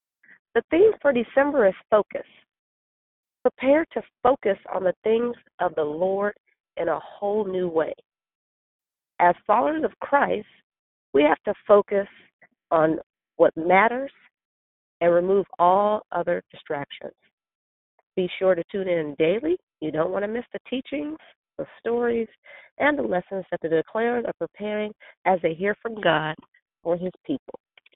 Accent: Arizona, United States; from Arizona, and I'm your hostess this morning.

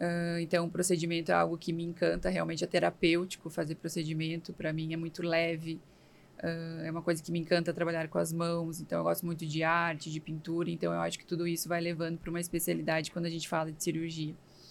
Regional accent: Ijuí, Rio Grande do Sul, Brazil; now in Santa Maria, Brazil; trabalho atualmente em Santa Maria, no Rio Grande do Sul, sou natural de Juí, no Rio Grande do Sul

